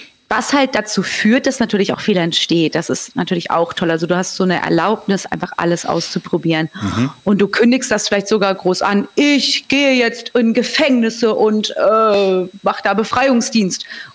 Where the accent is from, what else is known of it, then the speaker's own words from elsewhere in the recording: Germany; also born or lived in United States; Hey, ich bin so deutsch, wirklich.